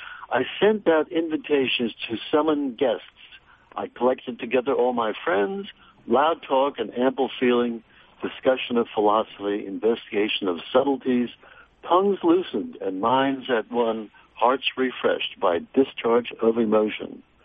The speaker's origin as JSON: {"language": "English", "town": "Hempstead", "region": "New York", "country": "United States", "tie": "born or raised there", "lives_now": "California, United States", "said": "I'm also from Long Island. I was raised in Hempstead and know Huntington well, and you're part of the world."}